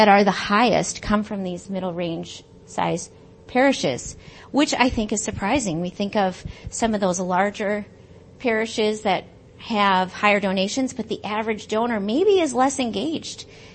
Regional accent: Minnesota, United States; I didn't say this, but I'm from Minnesota, right in the third place one.

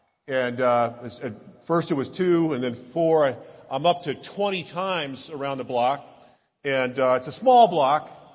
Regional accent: California, United States; I went to school at a little place up the road called LSU. And although I grew up in California, so this is a homecoming

